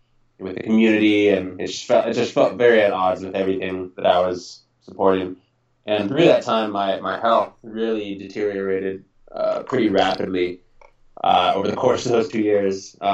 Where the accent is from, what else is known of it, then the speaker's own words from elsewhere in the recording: California, United States; I came from California, where I'm from, in the Bay Area, to Ithaca, New York, where Cornell is.